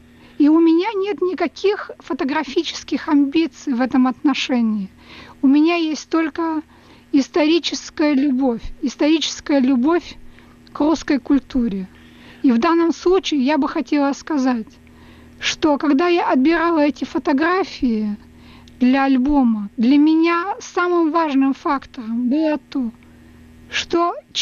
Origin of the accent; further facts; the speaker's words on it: Russia; moved away as an adult; now in United States; Мы уезжали из России, мы уезжали навсегда, мы умирали.